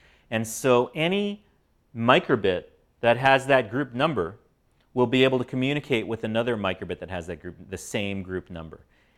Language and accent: English; Hawaii, United States; So I'm from Hawaii. When we say hello to people, sometimes we say aloha.